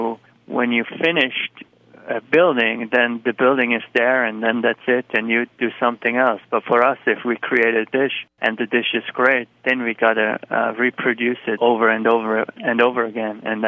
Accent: Switzerland; English is a second language; moved away as an adult; also born or lived in San Francisco; now in United States; The general manager from Campton Place, he was, you know, he became aware of it through a friend of him who is also Swiss

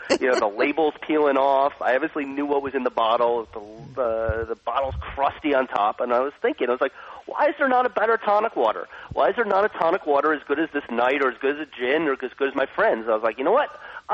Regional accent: Manhattan, New York, United States; also born or lived in California; I was working really hard, and I'm from Manhattan, and that's why I moved back from California after 9/11 to help my city.

